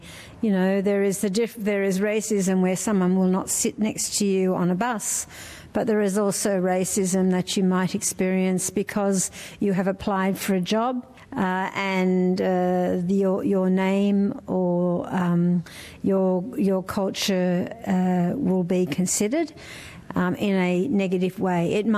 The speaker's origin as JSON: {"language": "English", "region": "New South Wales", "country": "Australia", "said": "My background is that I am from the Wiradjuri nation of southwestern New South Wales."}